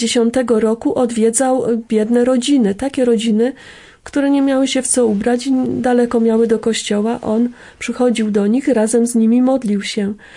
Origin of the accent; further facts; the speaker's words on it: Silesian Voivodeship, Poland; Ponieważ sama pochodzę ze Śląska, więc jako dziewczyna jeździłam na Górę Świętej Anny.